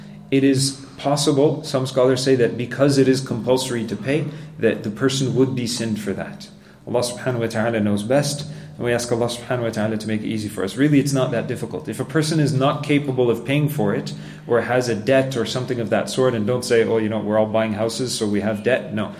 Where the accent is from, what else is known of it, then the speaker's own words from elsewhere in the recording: Quebec, Canada; I'm from Quebec. In Quebec we have Saint Jean Baptiste Day, right?